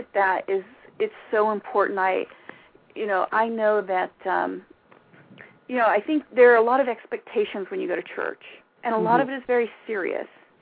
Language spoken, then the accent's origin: English; Kentucky, United States; You know, I am from Kentucky, by the way.